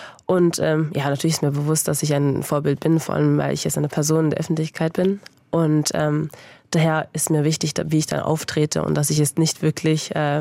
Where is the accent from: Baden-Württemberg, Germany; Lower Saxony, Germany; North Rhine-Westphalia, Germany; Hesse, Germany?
Baden-Württemberg, Germany; Freiburg; Ich bin in Freiburg aufgewachsen.